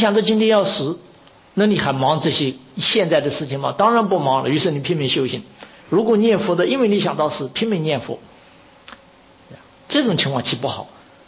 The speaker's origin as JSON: {"language": "Chinese", "country": "China", "lives_now": "Los Angeles, United States", "said": "我们中国人呢、啊，就是好像犯忌，哦呦，这个犯忌"}